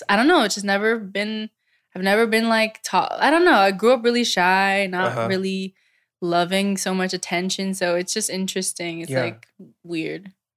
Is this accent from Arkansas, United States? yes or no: no; Old Bridge, New Jersey, United States; also born or lived in Manalapan; I was born and raised in New Jersey.